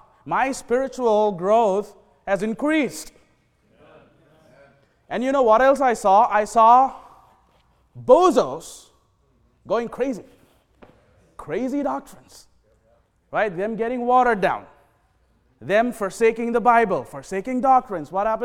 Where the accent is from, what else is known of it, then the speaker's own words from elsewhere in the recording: India; I'm from India, this is a nothing burger.